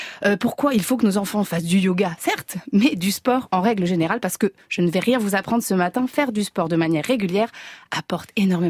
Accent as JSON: {"language": "French", "region": "Auvergne-Rhône-Alpes", "country": "France", "said": "je suis de Savoie."}